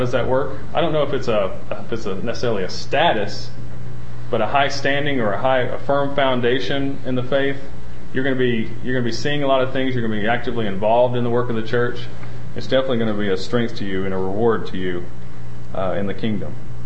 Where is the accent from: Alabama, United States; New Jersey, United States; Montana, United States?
Alabama, United States; I was raised in the Bible Belt of Alabama